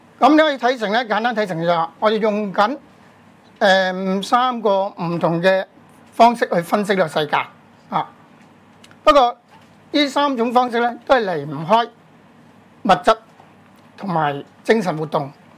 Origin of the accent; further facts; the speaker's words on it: China; 我哋中國人都係用個心字噶啦